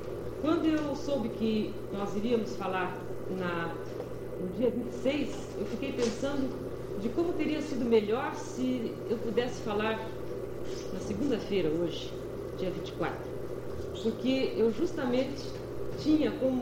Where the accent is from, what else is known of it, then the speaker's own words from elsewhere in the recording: Brazil; eu sou brasileira, casada e feliz. E feliz. Sem idade fixa, ou seja, a idade que convém às circunstâncias.